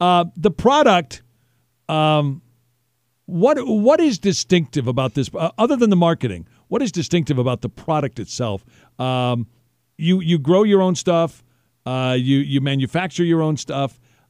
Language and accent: English; Kansas City, United States; because I grew up in Kansas City, and to see an industry like this coming to Kansas City